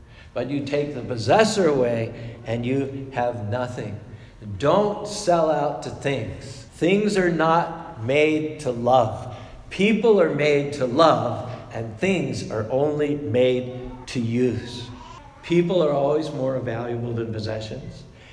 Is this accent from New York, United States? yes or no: no; Pennsylvania, United States; Growing up in Pennsylvania, my father always made a point of hugging my mother in front of me and my brother.